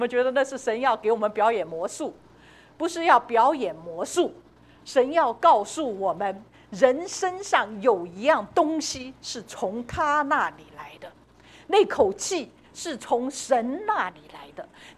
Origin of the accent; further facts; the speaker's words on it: China; 我们中国人都知道这个长远的价值的这个好处，所以中国人喜欢存钱，中国人喜欢买房地产。